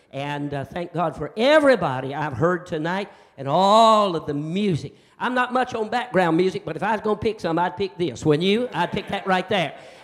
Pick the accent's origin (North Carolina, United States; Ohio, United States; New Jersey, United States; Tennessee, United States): North Carolina, United States; But I'm a country boy. I'm from North Carolina. My wife's from Texas.